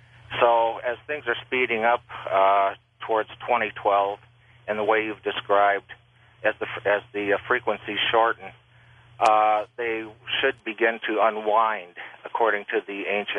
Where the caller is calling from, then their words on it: Phoenix, Arizona, United States; I'm calling from Phoenix.